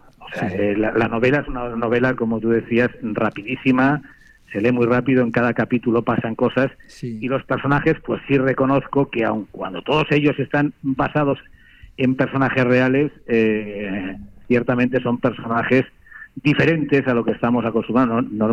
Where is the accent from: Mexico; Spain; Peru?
Spain; Sitges, Catalonia; me voy a mi pueblo a Sitges mañana